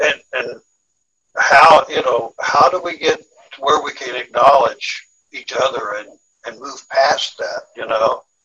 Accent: Seattle, Washington, United States; I t- told a woman where I was from, and I said, I'm from Seattle.

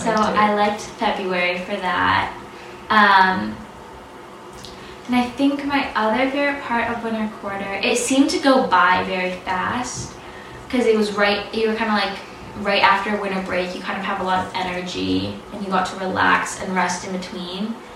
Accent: Portland, Oregon, United States; now in Chicago, United States; I'm from Portland, Oregon, I had to come back to Chicago, and it was just so cold

